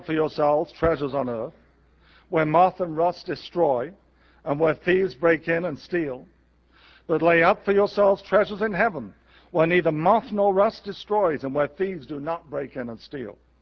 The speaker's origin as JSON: {"language": "English", "region": "England", "country": "United Kingdom", "said": "And in England, you know, right now there's a recession on, and the average income where I come from is about $16,000 a year"}